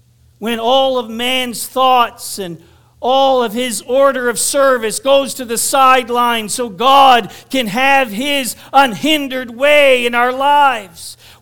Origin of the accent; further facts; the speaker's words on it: Moncton, New Brunswick, Canada; I remember being in a service in Moncton, New Brunswick, where I grew up in the Pentecostal church. I was probably no more than 13 or 14 years of age.